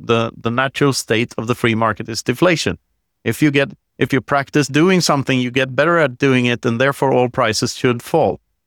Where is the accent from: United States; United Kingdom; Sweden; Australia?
Sweden; And we were told that every single day in growing up in Sweden.